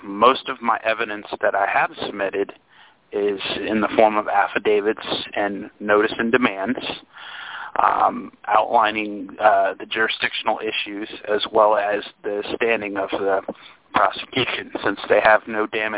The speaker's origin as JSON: {"language": "English", "region": "Texas", "country": "United States", "said": "I'm from Texas."}